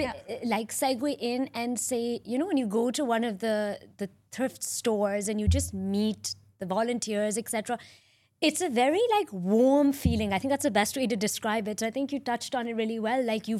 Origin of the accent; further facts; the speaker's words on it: Pakistan; moved away as an adult; now in Dubai, United Arab Emirates; I'm from Pakistan. I moved and have predominantly worked in the nonprofit sector over there. I got married and moved to Dubai